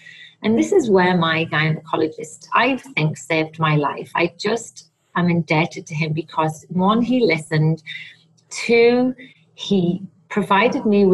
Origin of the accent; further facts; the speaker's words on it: United Kingdom; I'm stoic. You know, I'm British.